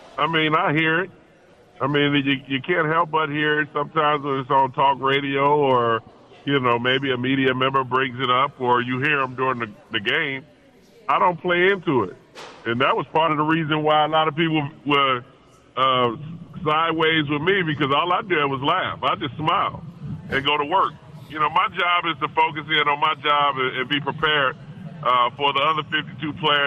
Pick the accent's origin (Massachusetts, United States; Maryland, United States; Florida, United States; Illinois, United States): Illinois, United States; Chicago; I grew up in Chicago, and I watched the Bears play